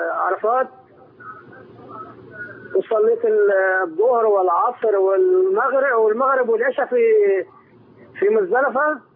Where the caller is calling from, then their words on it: Saudi Arabia; أنا بغلق من السعودية